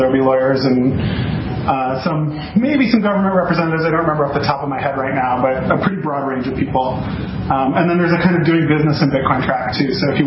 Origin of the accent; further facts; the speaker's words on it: Washington, United States; I'm from Washington State, so I know nothing about legalities in other states.